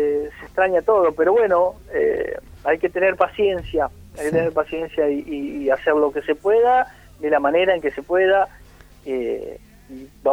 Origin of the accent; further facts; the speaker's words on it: General Villegas, Buenos Aires Province, Argentina; now in Mar del Plata, Argentina; Yo soy de allá, de la provincia de Buenos Aires, General Villegas.